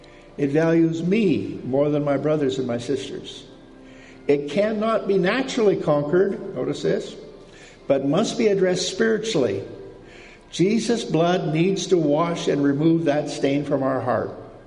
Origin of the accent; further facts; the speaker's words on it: Alberta, Canada; But I'm a Canadian, you know, and we have two parts of Canada.